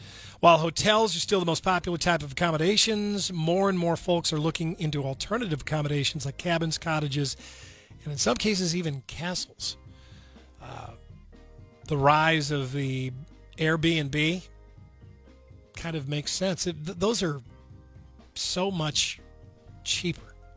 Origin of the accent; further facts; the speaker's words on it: Missouri, United States; good old Lake of the Ozarks in my home state of Missouri.